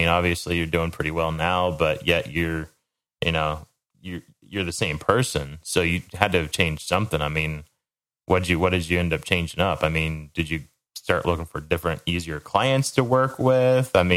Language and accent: English; Midwest, United States; growing up in the Midwest, what you just said just rang a huge bell with me.